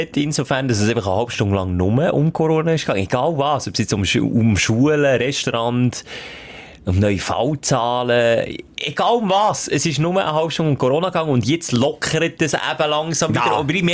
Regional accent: Switzerland; als Schweizer Bürger muss ich mich informieren, was da in der Schweiz passiert.

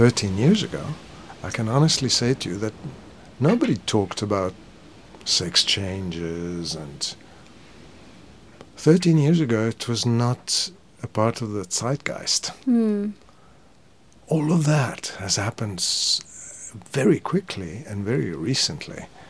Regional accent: Italy; But when I grew up in Italy as a child, you weren't even allowed to divorce.

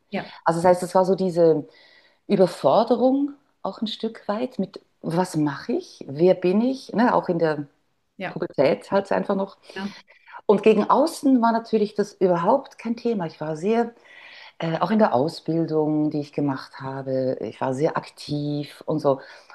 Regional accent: Bern, Switzerland; accent: Bernese German; Da mache ich doch gerade eine berndeutsche Ansage. Ja … bin Schweizerin, bin die älteste Tochter von vier Kindern.

